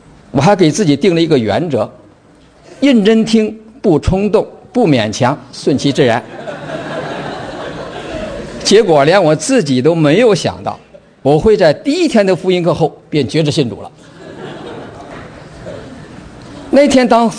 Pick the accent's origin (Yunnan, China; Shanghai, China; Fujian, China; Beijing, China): Beijing, China; 我来自中国北京，今年68岁。按国内的说法呢，我是一个生在旧社会、长在红旗下的新中国知识分子